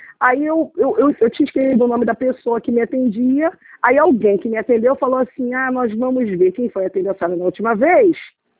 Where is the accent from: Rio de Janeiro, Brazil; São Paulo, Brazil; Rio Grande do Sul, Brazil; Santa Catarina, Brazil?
Rio de Janeiro, Brazil; Nova Iguaçu; Nova Iguaçu, sou de Nova